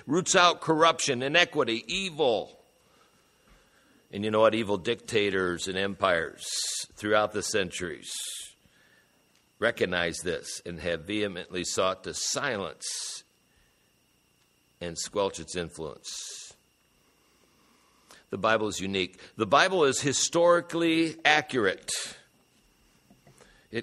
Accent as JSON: {"language": "English", "town": "Fort Wayne", "region": "Indiana", "country": "United States", "tie": "born or raised there", "said": "I grew up in Fort Wayne. We had three hospitals, as I recall, maybe four if we count the veterans."}